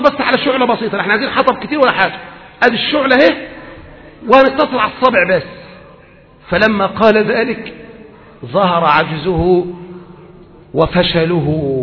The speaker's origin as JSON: {"language": "Arabic", "country": "Egypt", "said": "علشان كده إحنا عندنا في مصر يقول لك إيه؟"}